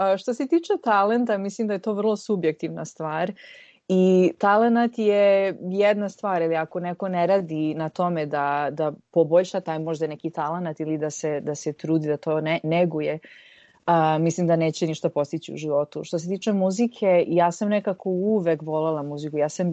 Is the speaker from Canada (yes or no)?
yes; Toronto, Ontario, Canada; išla sam na takozvani UFT, na University of Toronto, i to je bilo prirodno jer sam odrasla, rođena sam u Torontu.